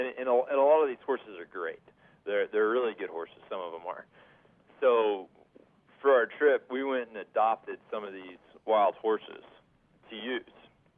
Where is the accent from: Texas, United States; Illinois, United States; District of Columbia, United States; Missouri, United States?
Texas, United States; Amarillo; No, I grew up in Amarillo, Texas, which is horse country